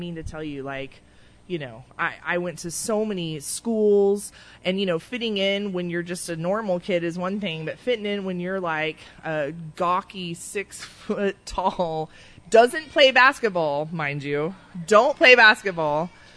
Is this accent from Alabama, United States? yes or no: yes; Fort Rucker, Alabama, United States; born there; I was born in Alabama. I don't like to tell too many people that, but it's true. I was born in Alabama, 1975, Fort Rucker.